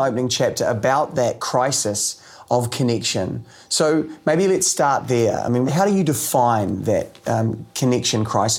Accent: New Zealand; as a Kiwi

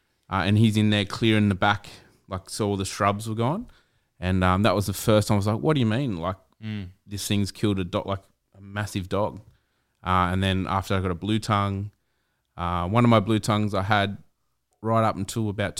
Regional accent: San Remo, New South Wales, Australia; No, I grew up on Central Coast. So I grew up in San Remo. When I was born, San Remo wasn't very populated.

